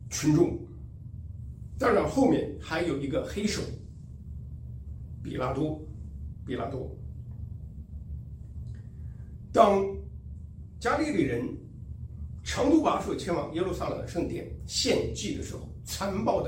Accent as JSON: {"language": "Chinese", "country": "China", "said": "难道美国人比我们中国人更有罪吗？"}